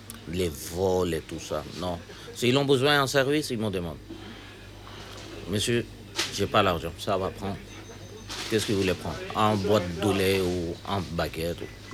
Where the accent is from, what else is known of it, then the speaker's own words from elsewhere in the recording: Belgium; French is a second language; also born or lived in Pakistan; comme la lune. Je suis né en Pakistan, mais je suis grandi ici en Belgique. Ça fait 35 ans que je vis ici en Belgique.